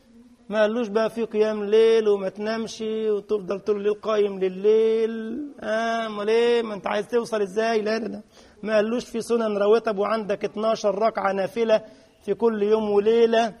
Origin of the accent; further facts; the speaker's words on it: Egypt; now in Europe; أول لما جيت طبعا أنا جاي من مصر، معرفش بقى اللهجات والجنسيات اللي هنا، 40 جنسية في أوروبا هنا